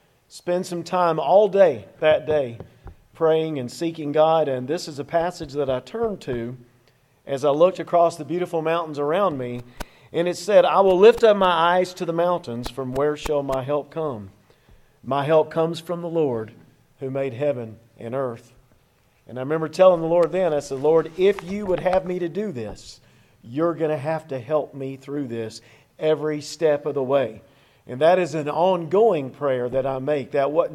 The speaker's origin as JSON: {"language": "English", "town": "Smyrna", "region": "Georgia", "country": "United States", "tie": "born or raised there", "said": "And I grew up in Smyrna in Cobb County."}